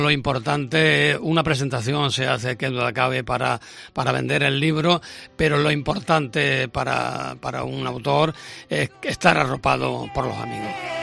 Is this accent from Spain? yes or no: yes; Pedro Abad, Andalusia, Spain; born there; now in Córdoba, Spain; yo nací en Pedro Abad, donde por cierto vamos a presentarlo también dentro de unos días, pero yo llevo ya muchísimos años aquí en Córdoba